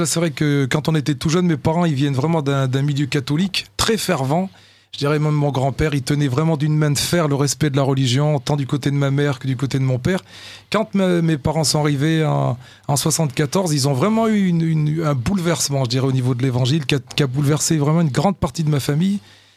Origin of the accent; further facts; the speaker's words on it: Clermont-Ferrand, Auvergne-Rhône-Alpes, France; born there; accent: Auvergnat; On est nés à Clermont-Ferrand.